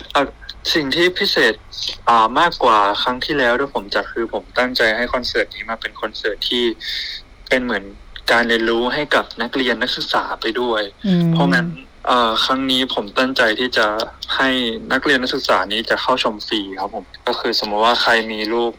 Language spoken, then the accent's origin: Thai; Chiang Mai, Thailand; ความจริงผมเป็นคนเชียงใหม่แล้วก็อยากจะจัดคอนเสิร์ตนี้ให้กับบ้านเกิดผมก็คือที่เชียงใหม่อีกครั้ง